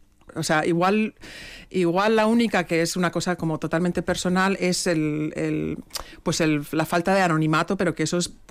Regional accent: Los Angeles, California, United States; born there; yo nací en Los Ángeles

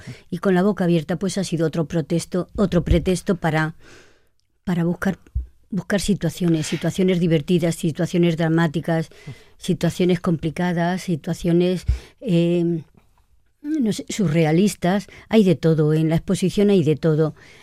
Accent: Castilla-La Mancha, Spain; aunque soy del centro de España, soy manchega, pues me siento que formo parte de una cultura mediterránea.

